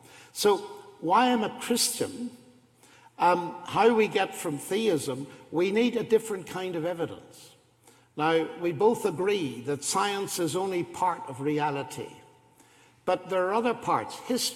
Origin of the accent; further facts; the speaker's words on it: Northern Ireland, United Kingdom; I come from Northern Ireland